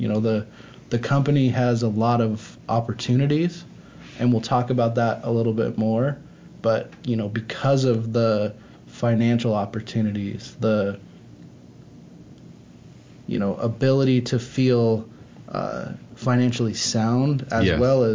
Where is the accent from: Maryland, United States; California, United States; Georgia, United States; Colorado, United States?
Colorado, United States; Denver; I grew up in Denver, he would take me to the local Air Force base, and we would watch airplanes take off.